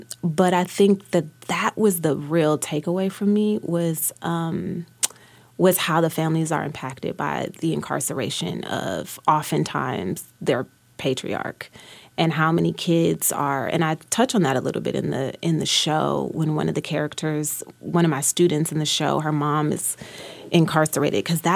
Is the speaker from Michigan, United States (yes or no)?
yes; Detroit, Michigan, United States; I always say I'm from all of Detroit. You know, I talked a lot about growing up in Calumet